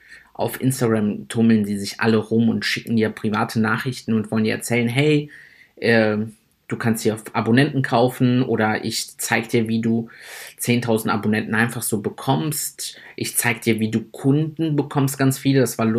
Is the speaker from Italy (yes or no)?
yes; Italy; Ich bin Italiener, ich bin dadurch natürlich generell ein bisschen temperamentvoller